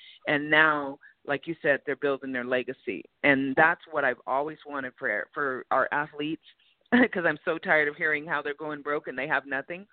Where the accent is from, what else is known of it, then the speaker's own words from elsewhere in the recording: California, United States; You know, LA, I'm from California.